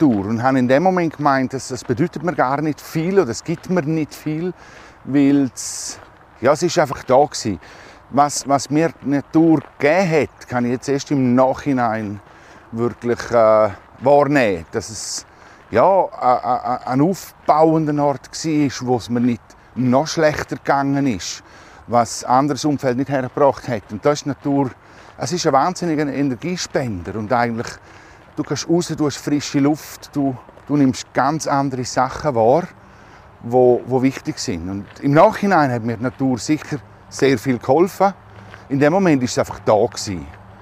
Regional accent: Cazis, Graubünden, Switzerland; Ich komme aus dem Bündnerland, besser gesagt aus Katzis, bin 46, dreifacher Familienvater

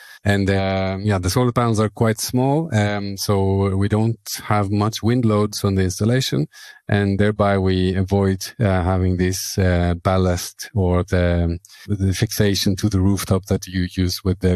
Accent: Norway; English is a second language; I'm from Norway. So I learned German at school about 20 years ago now.

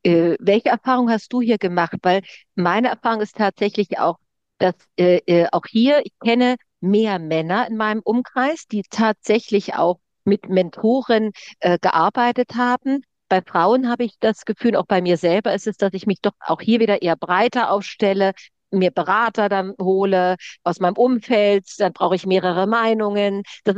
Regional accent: East Germany, Germany; ich komme aus der DDR, meine Eltern waren immer gleich beruflich, waren gleich erfahren.

